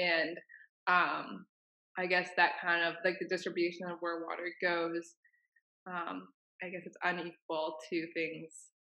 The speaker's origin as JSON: {"language": "English", "region": "Maine", "country": "United States", "tie": "born or raised there", "said": "So I grew up in Maine, and there's this huge lake called Sebago Lake"}